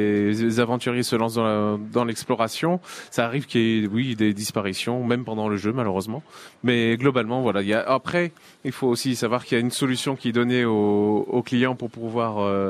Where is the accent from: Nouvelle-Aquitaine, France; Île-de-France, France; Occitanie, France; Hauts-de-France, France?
Hauts-de-France, France; Lille; Alors moi je suis originaire de Lille, mais je suis arrivé il y a une dizaine d'années déjà en Picardie maritime.